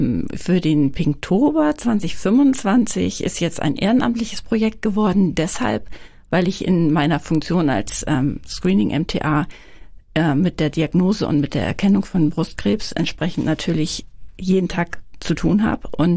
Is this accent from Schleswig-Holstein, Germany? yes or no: yes; Schleswig-Holstein, Germany; born there; Also ich bin gebürtige Dithmarscherin. Ich lebe hier in Dithmarschen